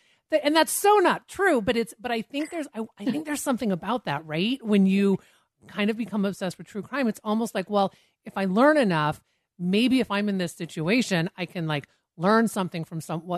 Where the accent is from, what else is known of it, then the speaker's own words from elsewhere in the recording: Washington, United States; so I grew up in Washington State